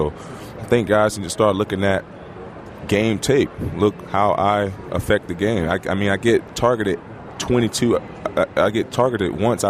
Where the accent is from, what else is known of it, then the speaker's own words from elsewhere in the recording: Orlando, Florida, United States; I was playing in Orlando. I had a ton of my family there. That's my home state.